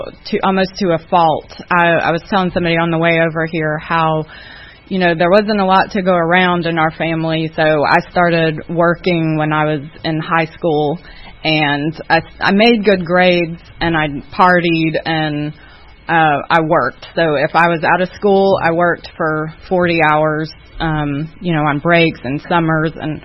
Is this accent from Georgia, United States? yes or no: yes; Atlanta, Georgia, United States; I grew up here in Atlanta. In Gwinnett County, and I come from an alcoholic family